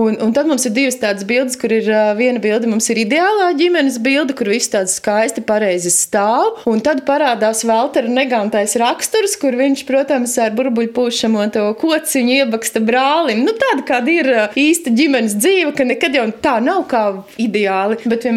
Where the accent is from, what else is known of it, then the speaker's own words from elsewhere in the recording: Germany; jo mēs esam vācieši